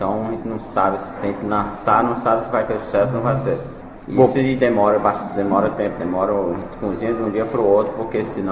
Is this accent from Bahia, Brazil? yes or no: no; Fortaleza, Ceará, Brazil; born there; Eu nasci em Fortaleza